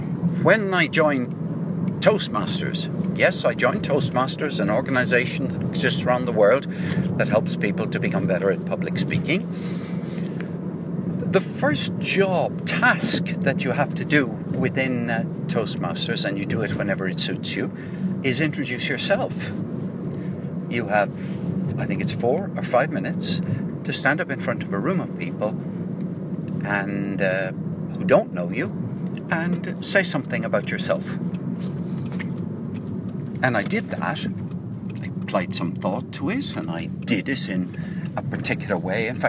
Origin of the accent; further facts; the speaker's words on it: Dublin, Leinster, Ireland; moved away as an adult; also born or lived in United Kingdom; now in Cork, Ireland; I'm Irish and I live in Cork since 2005, and I lived in the UK for 30 years after I left Dublin in the 1970s.